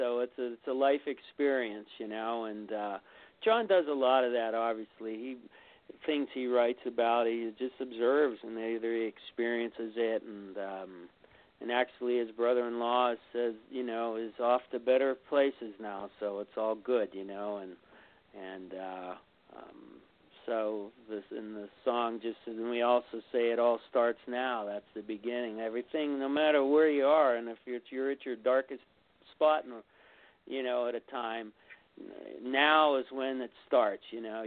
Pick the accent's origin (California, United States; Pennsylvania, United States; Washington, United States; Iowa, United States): Pennsylvania, United States; Pittsburgh; I grew up in Pittsburgh